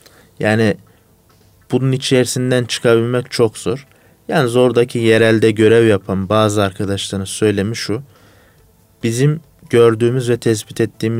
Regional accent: Osmaniye, Turkey; Ben Osmaniyeliyim. Suriye sınırına yakın bir bölgeyiz nihayetinde.

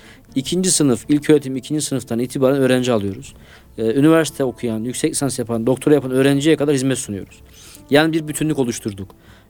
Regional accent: Amasya, Turkey; Amasyalıyım.

